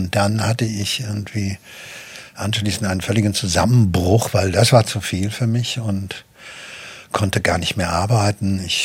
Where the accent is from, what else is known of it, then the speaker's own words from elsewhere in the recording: Hagen, North Rhine-Westphalia, Germany; now in Berlin, Germany; ich komme aus Hagen. Und dann über diesen Weg dann irgendwie nach Berlin gekommen